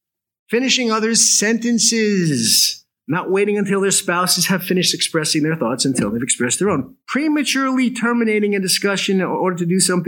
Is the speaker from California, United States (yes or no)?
no; New York, United States; Like, we were first married, and you know, I grew up in New York, and my mom taught me manners.